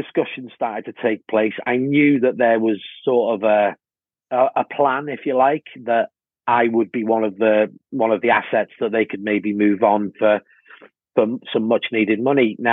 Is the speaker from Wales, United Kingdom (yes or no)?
yes; Wales, United Kingdom; Just as, you know, I'm a proud Welshman. However, playing for my hometown club, which was obviously a massive, massive thing for me